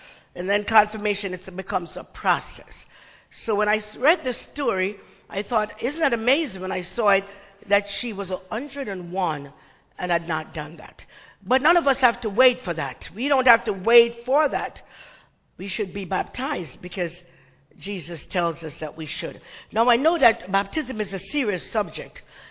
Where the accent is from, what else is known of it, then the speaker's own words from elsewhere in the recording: Jamaica; I'm an Anglican from Jamaica. I was first an Anglican before I was United Methodist.